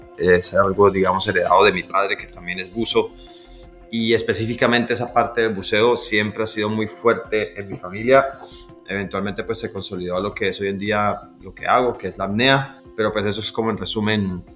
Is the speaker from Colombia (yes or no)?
yes; Santa Marta, Magdalena, Colombia; also born or lived in Tumaco; yo nací en Tumaco, en la costa pacífica, y crecí en Santa Marta. Mi papá es de Santa Marta, mi mamá es de Tumaco, y eso pues me ha dado como, digamos, la buena fortuna de tener el contraste, la integración de esas dos culturas, Pacífico y Caribe. Entonces, costeño por los dos lados.